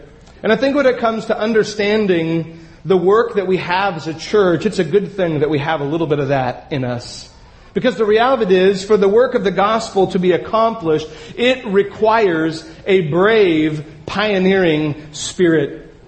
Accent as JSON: {"language": "English", "town": "Astoria", "region": "Oregon", "country": "United States", "tie": "born or raised there", "said": "I've grown up my entire life in the Pacific Northwest. I love to share about my hometown of Astoria, Oregon"}